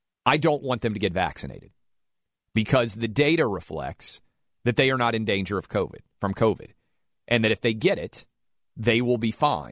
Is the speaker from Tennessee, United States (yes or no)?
yes; Tennessee, United States; here in my home state of Tennessee.